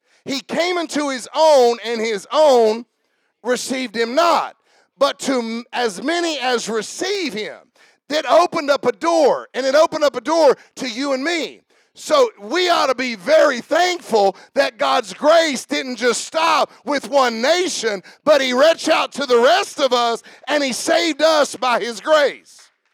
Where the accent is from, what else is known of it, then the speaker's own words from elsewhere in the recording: United States; born there; I really am glad that I was born in America.